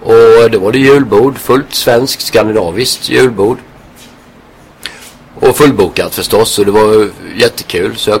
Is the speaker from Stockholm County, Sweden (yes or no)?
no; Halmstad, Halland County, Sweden; Ja, jag kommer ju från Halmstad.